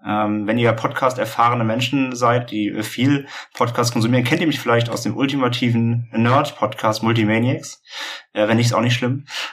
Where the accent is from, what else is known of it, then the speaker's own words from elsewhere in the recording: Hamburg, Germany; wir kommen aus Hamburg